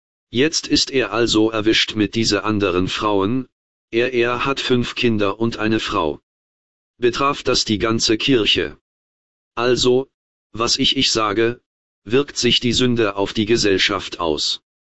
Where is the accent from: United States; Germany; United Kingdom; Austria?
United States; German is a second language; aber als Amerikaner haben wir sogar die Vorstellung von Corporateness